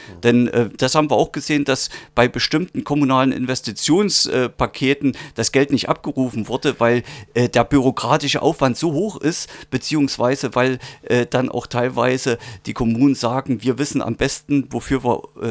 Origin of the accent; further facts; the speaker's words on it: Saalfeld, Thuringia, Germany; Ich komme ja aus Saalfeld.